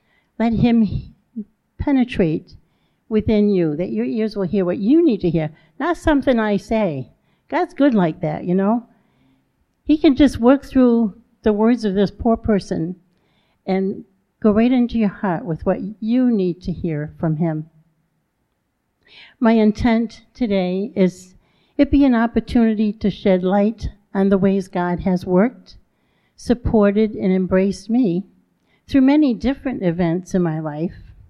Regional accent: Rhode Island, United States; I grew up in Rhode Island, and we were talking last night when we were out to dinner about all the different accents that I hear here

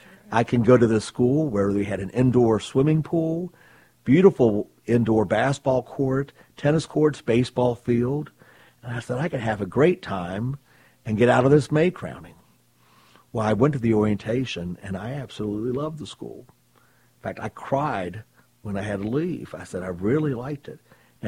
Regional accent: Charleston, West Virginia, United States; Got out of the Army and got a job here in Charleston, which is my hometown. My home area is the Charleston area.

